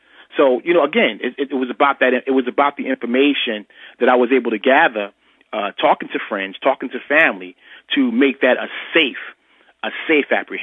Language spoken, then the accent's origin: English; Newark, New Jersey, United States; You know, I'm born and raised in Newark. I went to several high schools in Newark.